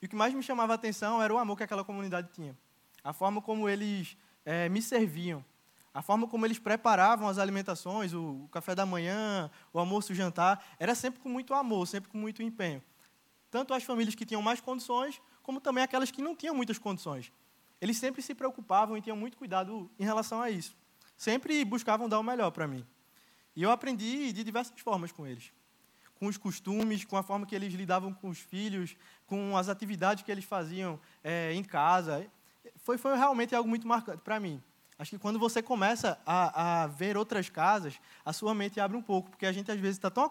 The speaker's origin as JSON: {"language": "Portuguese", "town": "Caruaru", "region": "Pernambuco", "country": "Brazil", "moved": "as an adult", "said": "Eu, um moleque com 19 anos, que era do interior, eu sou do Caruaru, então você sair do interior e morar em São Paulo sozinho, muito jovem."}